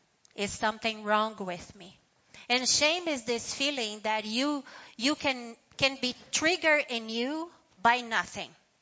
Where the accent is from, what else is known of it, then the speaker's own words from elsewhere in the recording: São Paulo, Brazil; English is a second language; moved away as an adult; I am from Brazil, from São Paulo. And I live here now for 17 years.